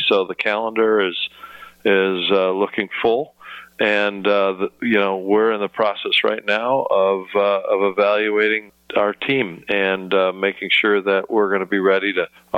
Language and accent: English; Midwest, United States; And as you know, I'm from the Midwest, and so even though the blood is thinned a little bit, I'm ready to make the move.